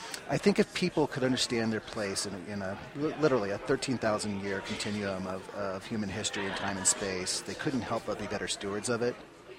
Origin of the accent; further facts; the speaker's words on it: Tucson, Arizona, United States; I actually got started, I'm from Tucson, but I got started doing historic archaeology